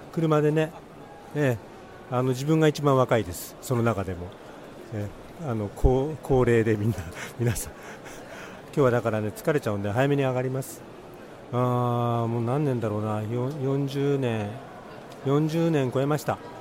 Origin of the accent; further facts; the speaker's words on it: Yamanashi, Japan; 山梨から来ました。